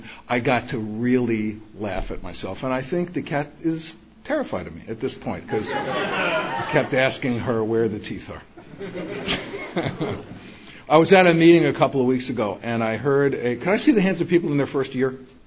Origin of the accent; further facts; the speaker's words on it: Bronx, New York, United States; I grew up in the Bronx to a completely insane family.